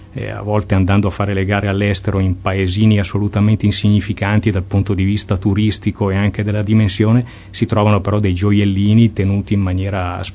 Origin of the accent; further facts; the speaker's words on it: Como, Lombardy, Italy; parlando da comasco